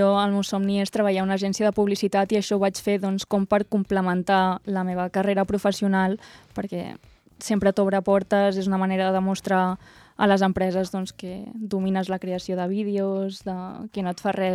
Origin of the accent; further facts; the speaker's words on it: Llançà, Catalonia, Spain; jo soc de Llançà, un poble molt petit